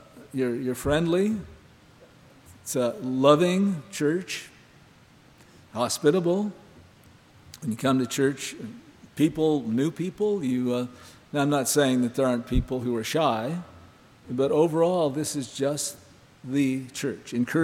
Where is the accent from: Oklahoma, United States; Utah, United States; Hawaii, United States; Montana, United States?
Montana, United States; And I said, I'm from Montana. I said, this is not a snowstorm.